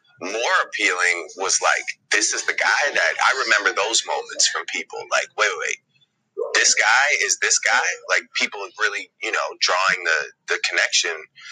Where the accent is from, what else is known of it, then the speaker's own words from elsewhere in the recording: Toronto, Ontario, Canada; Because, I'm from Toronto. I'm from a place where it's a true mosaic.